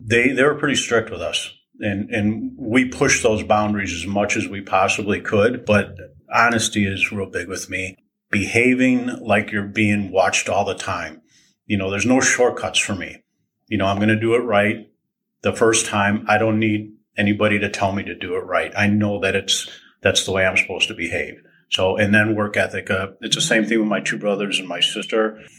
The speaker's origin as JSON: {"language": "English", "town": "Tinley Park", "region": "Illinois", "country": "United States", "tie": "born or raised there", "said": "I'm from the Chicago area my whole life."}